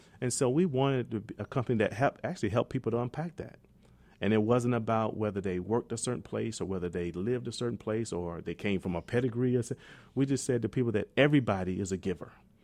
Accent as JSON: {"language": "English", "town": "Marion", "region": "South Carolina", "country": "United States", "tie": "born or raised there", "said": "I grew up in Marion, South Carolina, and, you know, we shared flour, sugar, water."}